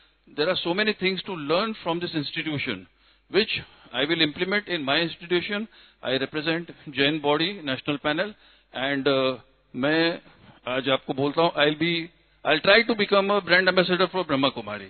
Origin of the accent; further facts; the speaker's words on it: Mumbai, Maharashtra, India; खार बंबई से आया हूं